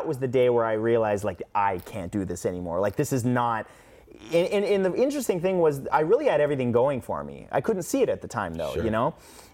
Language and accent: English; Canada; now in United States; I come from Canada.